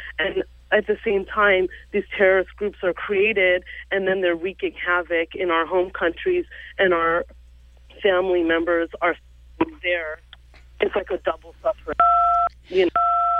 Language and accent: English; United States; living in this country, being American, born here, but also being Muslim